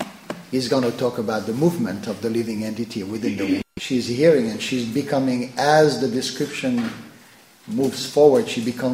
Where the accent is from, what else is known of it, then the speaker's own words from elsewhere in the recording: Melbourne, Victoria, Australia; in my hometown Melbourne Mahaprabhu Mandir.